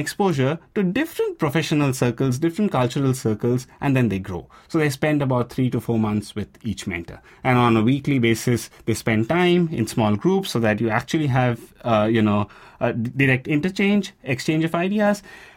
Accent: India; the mindset that we grew up with in India

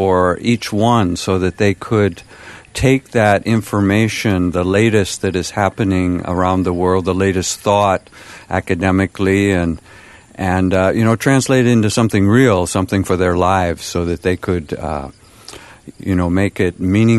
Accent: California, United States; also born or lived in Oroville; I'm from California, but lived in Oroville for a long time, and consider Oroville my home

